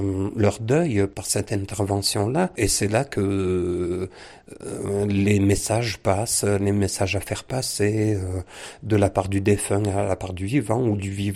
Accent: Briançon, Provence-Alpes-Côte d'Azur, France; je suis natif de Briançon. J'ai essayé de quitter ma région quelques fois, mais mes montagnes me manquaient trop. Je suis revenu à mes sources.

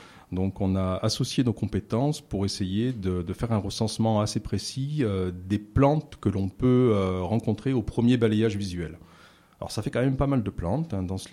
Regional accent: Provence-Alpes-Côte d'Azur, France; Moi, j'ai grandi dans les Calanques. J'ai grandi, mais vraiment dans les Calanques.

